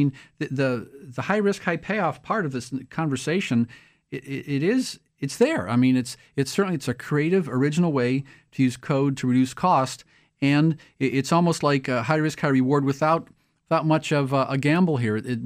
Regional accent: Ohio, United States; You know, when I was born and raised in Ohio, I would put dry gas in my car in the winter because it got really cold.

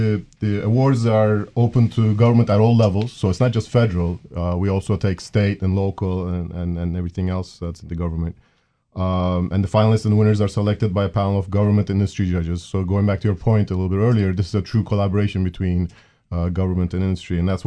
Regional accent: Turkey; moved away; I'm originally Turkish, actually, and been here si

